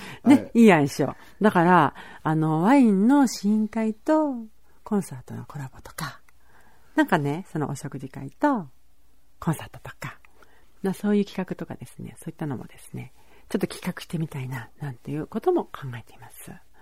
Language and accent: Japanese; Asahi, Nagano, Japan; 私の実家がですね、長野県東筑満郡朝日村というところなんですけど